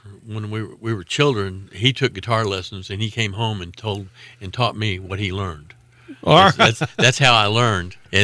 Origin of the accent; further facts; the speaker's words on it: Amarillo, Texas, United States; I grew up in Amarillo, born and raised there.